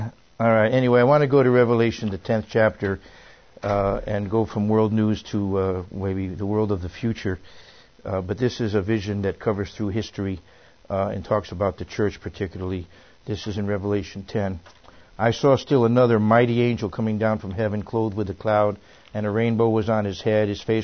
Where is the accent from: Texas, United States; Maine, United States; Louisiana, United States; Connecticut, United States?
Connecticut, United States; Bridgeport; Her sister actually lived in Bridgeport, Connecticut, my hometown.